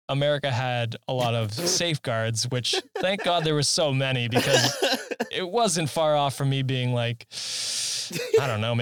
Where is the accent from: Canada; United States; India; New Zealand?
Canada; I'm a Canadian, so correct me if I'm wrong